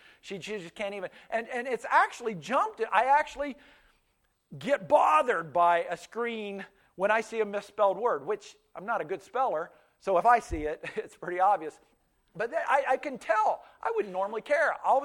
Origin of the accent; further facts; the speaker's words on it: Pennsylvania, United States; first language Pennsylvania Dutch; English is a second language; And my first language was not English, it was Pennsylvania Dutch. And so I would pull up and I would blend the Dutch into the English, mangle it